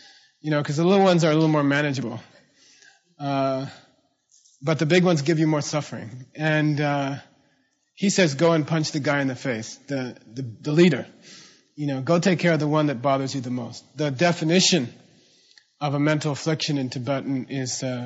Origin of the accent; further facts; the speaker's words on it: Arizona, United States; And I grew up in Arizona, and there were these guys with cowboy boots and cowboy hats.